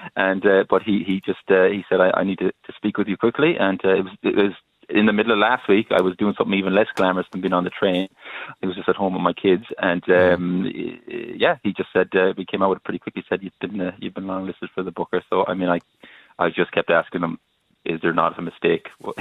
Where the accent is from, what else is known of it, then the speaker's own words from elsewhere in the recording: Connacht, Ireland; I'm from Mayo, the land of tortured poets.